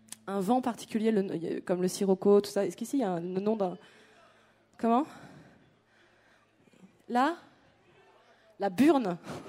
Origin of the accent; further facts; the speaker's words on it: La Rochelle, Nouvelle-Aquitaine, France; born there; Moi, je suis née à La Rochelle, en fait, au bord de la mer.